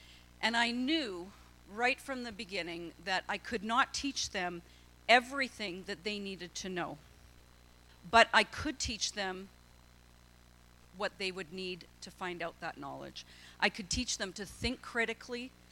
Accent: Camrose, Alberta, Canada; thankful that in my hometown in Camrose

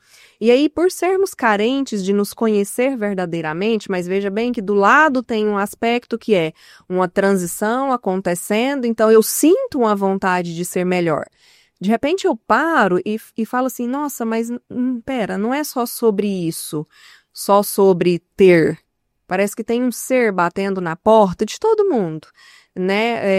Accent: Rio Verde, Goiás, Brazil; Bom, eu sou de Rio Verde, sou rioverdense

